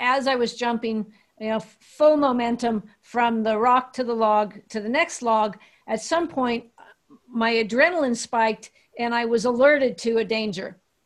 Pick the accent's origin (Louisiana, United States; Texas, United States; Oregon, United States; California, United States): California, United States; I grew up in the in the High Sierra Mountains, in the wild.